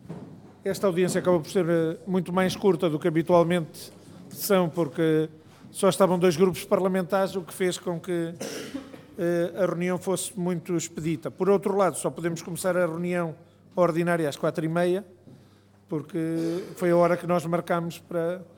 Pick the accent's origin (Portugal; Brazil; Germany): Germany; Bavaria; accent: Bavarian; É o meu alemão. É que o meu sotaque é da Baviera